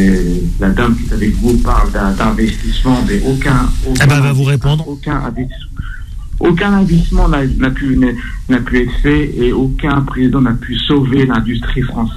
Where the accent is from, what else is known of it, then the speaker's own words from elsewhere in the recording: Denain, Hauts-de-France, France; born there; now in Épinay, France; j'habite actuellement à Épinay, mais je suis originaire de France, justement, de la ville de Denain